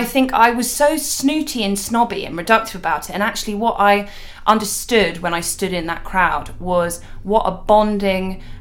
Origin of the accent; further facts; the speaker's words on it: Wembley, London, United Kingdom; I think a lot of it as well with me was that I grew up really near Wembley Stadium